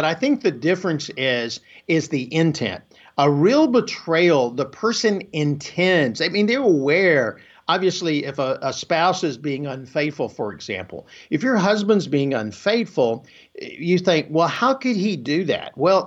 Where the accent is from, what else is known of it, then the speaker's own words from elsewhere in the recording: Alabama, United States; Well, you know, I grew up in North Alabama, where I still live